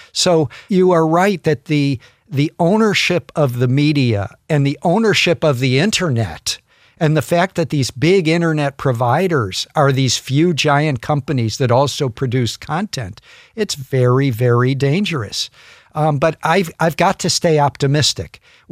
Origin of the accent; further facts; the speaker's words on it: New York, United States; I mean, I'm from New York.